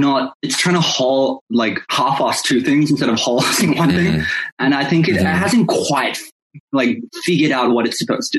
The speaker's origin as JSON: {"language": "English", "country": "Australia", "said": "Yeah, I'm Australian, I'm Asian, and I'm queer"}